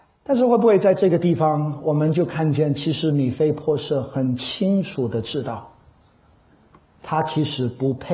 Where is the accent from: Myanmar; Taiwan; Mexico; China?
China; 我想跟我们中国人的历史非常非常的类似